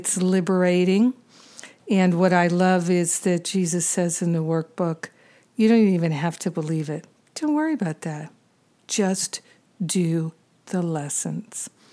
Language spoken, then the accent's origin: English; Rhode Island, United States; A lot of Catholics growing up in Rhode Island at that time. I don't know about now, but at that time, when I was a kid in the 70s, it was the most Catholic state in the Union